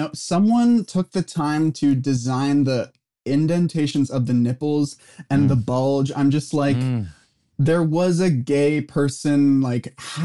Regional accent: Los Angeles, California, United States; also born or lived in New York, United States; Angeles, born in New York, and then moved to LA when I was still too young to remember. So LA is my hometown.

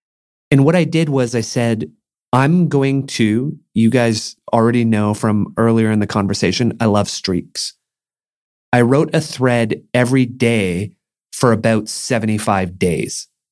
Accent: Mission, British Columbia, Canada; as a kid growing up in Mission, let's say with ADHD, who never did well in school, and lower middle class

